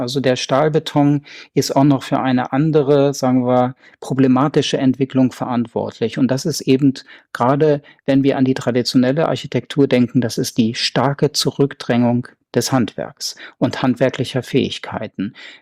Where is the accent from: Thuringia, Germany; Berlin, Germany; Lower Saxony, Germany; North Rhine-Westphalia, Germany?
Lower Saxony, Germany; Göttingen; ich komme ja aus Göttingen